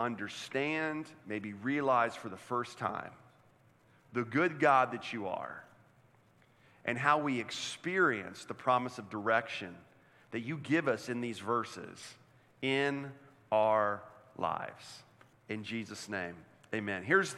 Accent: Orlando, Florida, United States; also born or lived in Hollywood, Florida / Naples, Florida; now in Winston-Salem, United States; I was born in Hollywood, Florida, just north of Miami. I grew up in Orlando, Florida. Like, Florida is all I've known.

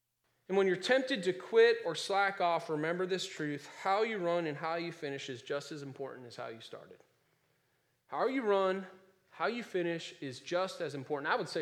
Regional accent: Ireland; I'm an Irishman, you know, we fight.

